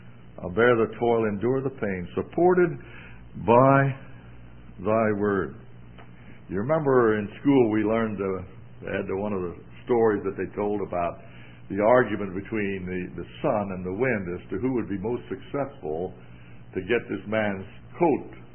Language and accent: English; Bahamas; born there; I was born in the Bahamas, and they have an island there called Eleuthera.